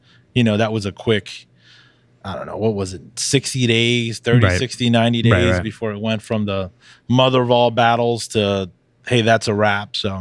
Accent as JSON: {"language": "English", "town": "Queens", "region": "New York", "country": "United States", "tie": "born or raised there", "said": "growing up in Queens, you knew people from all over the place."}